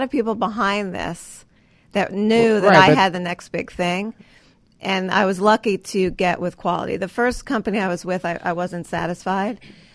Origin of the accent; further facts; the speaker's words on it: New York, United States; And I'm from New York, so it's almost like coming full circle with being at FAO Schwarz and now Madame Alexander.